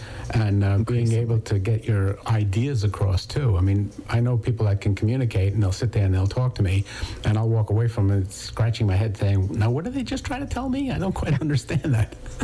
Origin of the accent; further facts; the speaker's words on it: New York, United States; And I grew up in New York, so everybody wanted to be a New York Yankee.